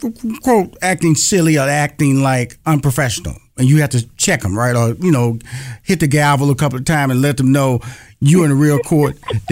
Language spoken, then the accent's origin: English; Houston, Texas, United States; I'm from Houston, Texas.